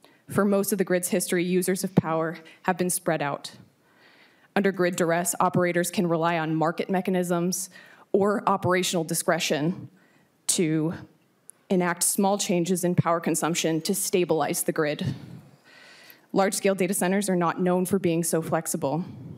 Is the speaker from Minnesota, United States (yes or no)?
yes; Minnesota, United States; I'm here to oppose Senate File 769 as a Minnesotan and as an electrical engineer in transmission planning of the electric grid.